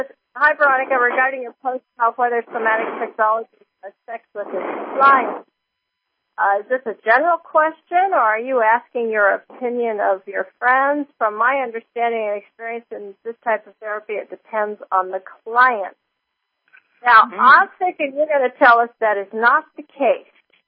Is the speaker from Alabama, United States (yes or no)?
no; Oregon, United States; I grew up in Oregon, and now every time I come up here, it is just blazing hot.